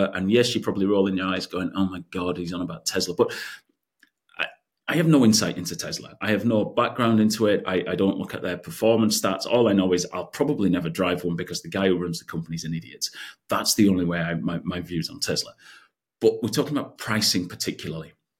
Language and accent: English; United Kingdom; I'm a Brit and I hate the kind of forced, hey, sir, how's your day going?